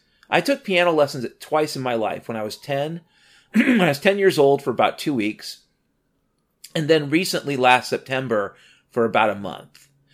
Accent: Mount Vernon, Washington, United States; Washington State, the place I grew up, had a feeling to it. And no, Seattle wasn't my hometown. Technically, my hometown was Mount Vernon, Washington.

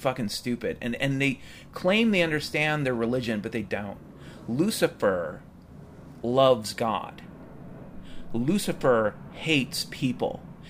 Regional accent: Ireland; And I'm Irish, so I know a good lie when I see one.

